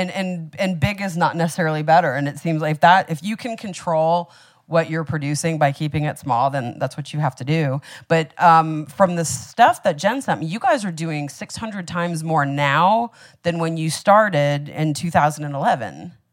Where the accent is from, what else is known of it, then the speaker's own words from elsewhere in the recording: Miami, Florida, United States; which I grew up in Miami.